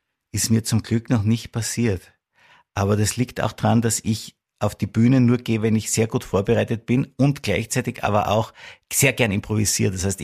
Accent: Graz, Styria, Austria; Weil ich bin ja, also in Wien, ich komme ja aus Graz

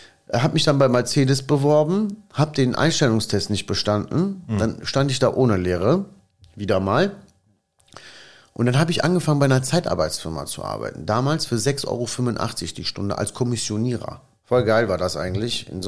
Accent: Germany; also born or lived in Italy; ich bin gar kein Italiener, ich bin Deutscher.

